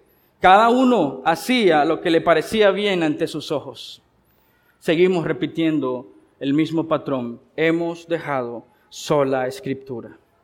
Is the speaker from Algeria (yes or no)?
no; Nicaragua; lo que hemos hecho por años como nicaragüenses